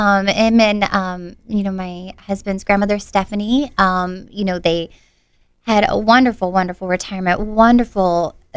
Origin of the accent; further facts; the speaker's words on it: Peoria, Illinois, United States; I grew up here in Peoria.